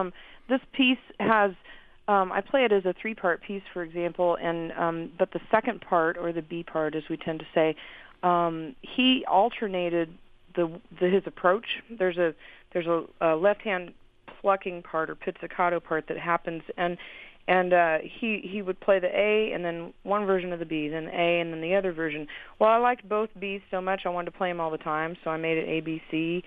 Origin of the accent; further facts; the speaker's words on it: Fayetteville, Arkansas, United States; Well, I grew up in Fayetteville, Arkansas. So I feel like I resonate quite a bit with the music from the Ozarks.